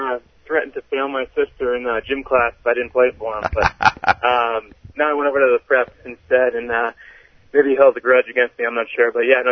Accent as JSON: {"language": "English", "town": "North Reading", "region": "Massachusetts", "country": "United States", "tie": "born or raised there", "said": "Yeah, so I grew up in North Reading, Mass. Went to St. John's Prep in Danvers for high school."}